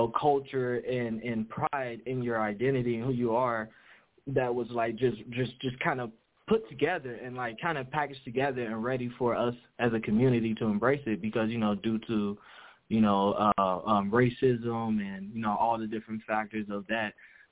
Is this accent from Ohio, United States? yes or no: yes; Cincinnati, Ohio, United States; Let's say, well, I'm from Cincinnati, born and raised, and how I made my way to Cuyahoga County, I got accepted into Kent State University.